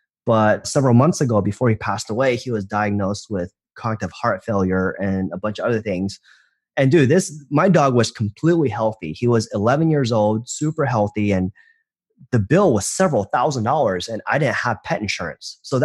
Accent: Atlanta, Georgia, United States; also born or lived in New York City; I lived in Manhattan, and I recently moved to Atlanta to, you know, it's my hometown. I want to be closer to my family.

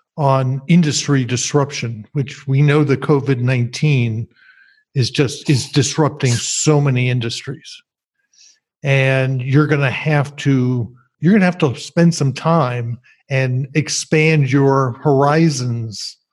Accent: New Jersey, United States; I grew up in New Jersey, and I've barely been back in 45 years.

